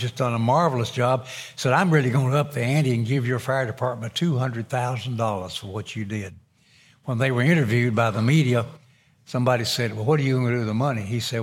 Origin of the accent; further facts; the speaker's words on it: Union City, United States; the first unknown soldier cemetery in America is in my hometown of Union City.